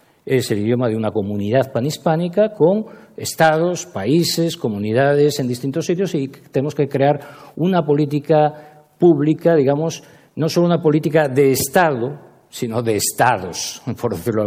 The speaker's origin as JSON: {"language": "Spanish", "region": "Galicia", "country": "Spain", "said": "Yo soy gallego y en Galicia no necesitamos traductores, ¿no? Podemos hablar uno en gallego y el otro en castellano y no pasa nada, nos entendemos perfectamente."}